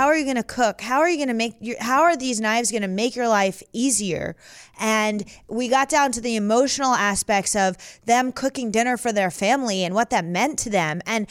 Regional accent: New Jersey, United States; I'm from Jersey. I'm from Bergen County.

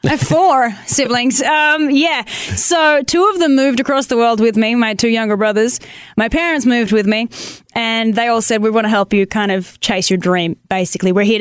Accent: Tasmania, Australia; moved away; So I'm from Tasmania, at the very, very bottom of Australia. It's the most southern state we have. The next stop is Antarctica. And I moved out here last year to chase music

